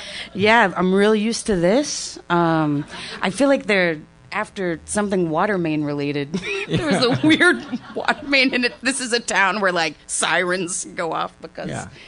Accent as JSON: {"language": "English", "town": "Grand Prairie", "region": "Texas", "country": "United States", "said": "I'm from Grand Prairie, Texas. I have a brother who's a year and a half older."}